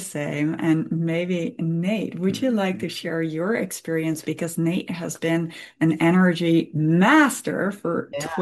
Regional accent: Amsterdam, North Holland, Netherlands; English is a second language; Most people, I'm from Amsterdam, most people there experiment with drugs or drink alcohol

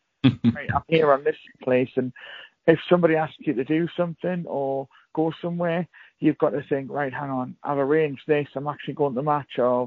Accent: North East England, United Kingdom; I'm from County Durham in the northeast of England.

